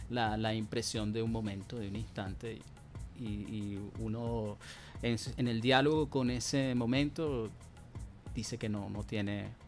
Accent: Caracas, Capital District, Venezuela; de los Andes, de Táchira, de Capacho. Y por el lado paterno, bueno, vienen del Pilar. Entonces te imaginas, esos también somos los caraqueños.

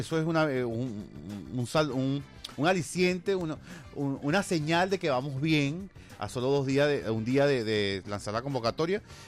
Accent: Güiria, Sucre, Venezuela; Yo me acordé de que mi pueblo Guiri estaba cumpliendo ese año 250 años

